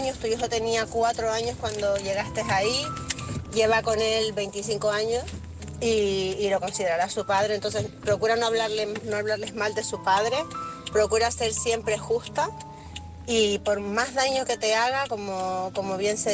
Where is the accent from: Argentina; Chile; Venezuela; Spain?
Spain; Canary Islands; de Gran Canaria, experta en salud mental, emocional y energética